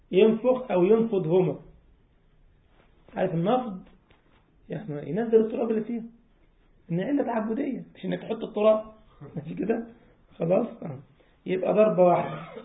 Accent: Egypt; خاف ما ياخدهاش بقى حلوانة في سلوانة زي يقولوا عندنا في مصر

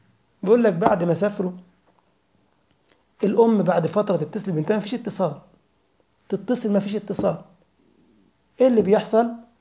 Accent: Egypt; احنا عندنا في مصر القرنية بتعدي 1,000,000 جنيه مصري

